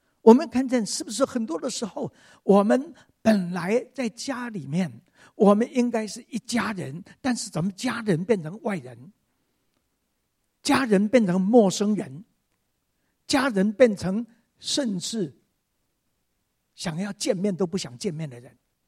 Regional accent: northern Taiwan, Taiwan; 那我生在台湾的一个非常乡下的乡下

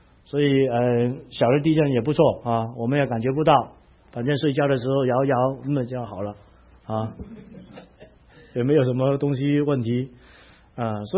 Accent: Hong Kong; 我从香港来的，我们那个时候就开始。

